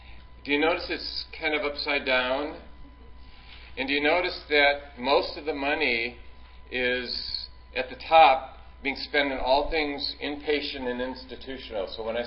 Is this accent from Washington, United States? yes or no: yes; Seattle, Washington, United States; I'm from Seattle, so I do a lot of work in the West Coast